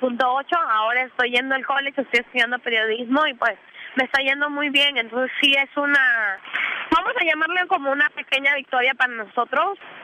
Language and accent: Spanish; Peru; now in United States; Llegué hace 10 años de Perú y bueno, ahora es un cambio completo.